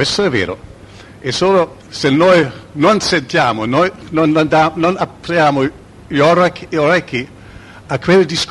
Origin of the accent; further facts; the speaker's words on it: Berlin, Germany; Io vengo dalla Germania, da Berlino